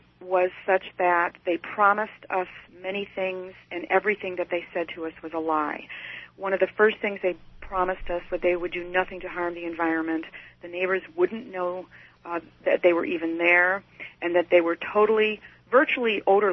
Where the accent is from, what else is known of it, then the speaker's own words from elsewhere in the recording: Chicago, Illinois, United States; I've lived here for approximately 28 years, born and raised in Chicago, and raised in the suburbs